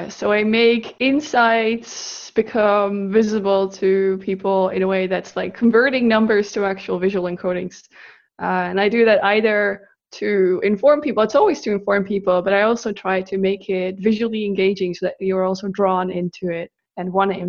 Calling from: North Holland, Netherlands; I'm calling in from a really tiny town outside of Amsterdam in the Netherlands.

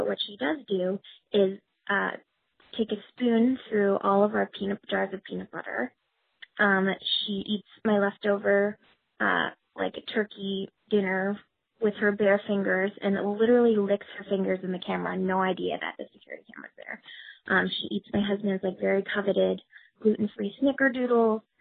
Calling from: Brooklyn, New York, United States; I'm calling from Brooklyn, New York

